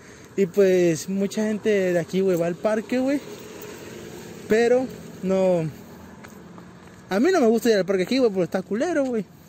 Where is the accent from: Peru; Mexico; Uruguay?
Mexico; Pues como saben, güey, somos de México.